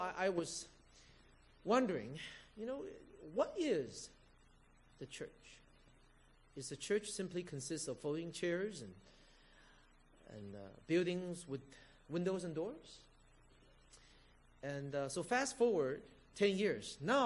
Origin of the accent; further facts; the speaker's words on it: Los Angeles, California, United States; I'm married with three kids